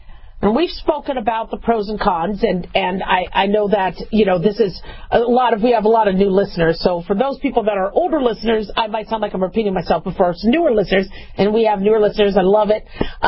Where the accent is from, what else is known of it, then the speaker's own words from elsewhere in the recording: Scottsdale, Arizona, United States; Yay! I'm from Scottsdale.